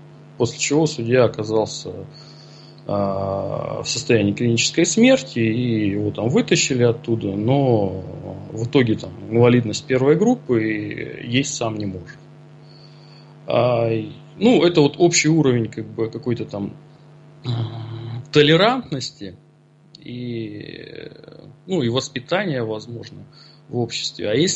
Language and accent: Russian; Kurgan, Kurgan Oblast, Russia; born or raised there